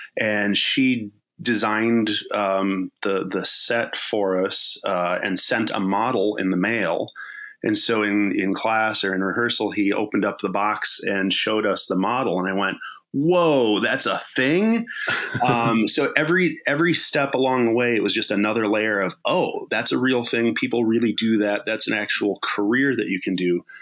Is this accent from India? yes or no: no; Medford, Wisconsin, United States; I grew up in north central Wisconsin, in a tiny little town called Medford.